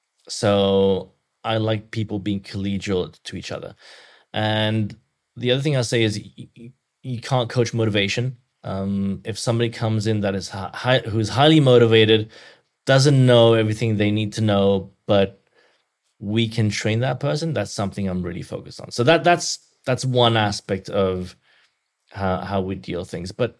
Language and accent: English; Belgium; English is a second language; now in United States; I grew up in Belgium. I love Belgium.